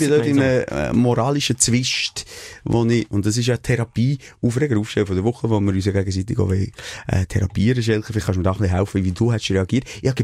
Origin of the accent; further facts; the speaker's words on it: Switzerland; wir als Schweizer